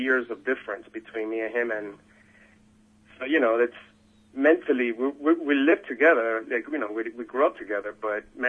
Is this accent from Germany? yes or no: no; Dominican Republic; English is a second language; I had to learn. I went back, and when I went back to DR, I learned English... I went to the University of APEC, mm-hmm. APEC.